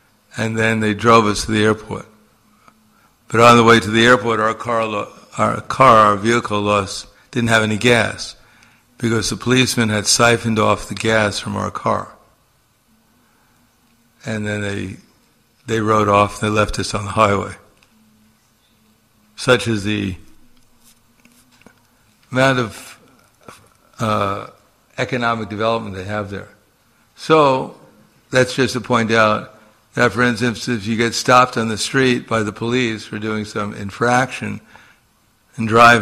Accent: Slovenia; You know, we're from Slovenia, and, you know, we're on the top of the universe

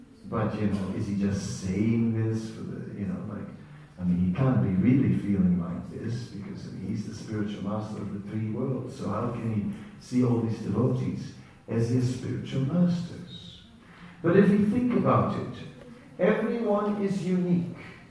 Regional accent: Netherlands; I am from the Netherlands, and Holland is a kind of very Protestant country, mostly.

